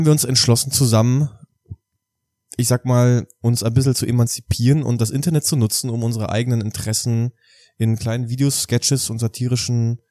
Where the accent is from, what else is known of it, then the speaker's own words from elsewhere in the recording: Köpenick, Berlin, Germany; Aus meiner Heimat, Köpenick, Berlin.